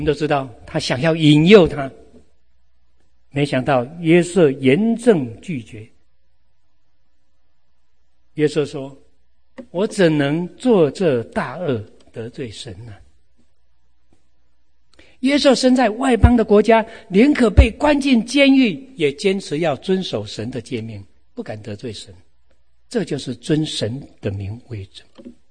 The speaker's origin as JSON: {"language": "Chinese", "country": "China", "said": "我们中国人比美国人更怕没钱呢。"}